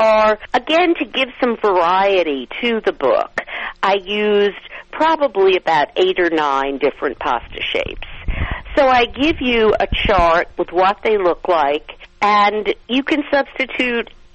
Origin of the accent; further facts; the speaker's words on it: New York, United States; And I grew up in New York where everyone used to eat this Eastern European dish called noodle kugel.